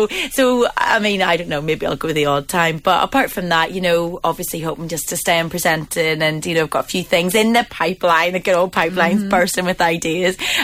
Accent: Northern Ireland, United Kingdom; accent: Northern Irish; They all try and do my Northern Irish accent

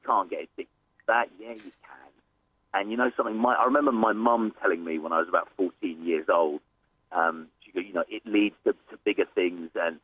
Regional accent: Ireland; my excuse very, very young was, I'm from Ireland.

